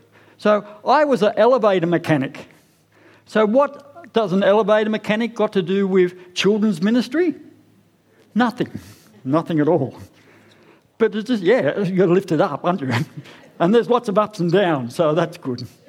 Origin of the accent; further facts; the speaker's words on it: Sydney, New South Wales, Australia; I grew up in Mount Druitt in Sydney. Anybody know Mount Druitt? Anybody? Yeah, Mount Druitt. That's a rough area.